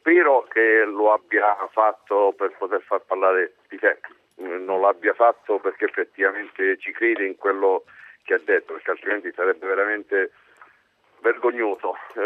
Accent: Foggia, Apulia, Italy; comunque io sono di Foggia, non sono di Genova.

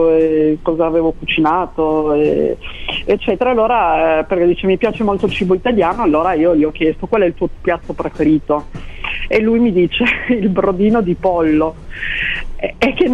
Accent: Asti, Piedmont, Italy; Io sono di Asti

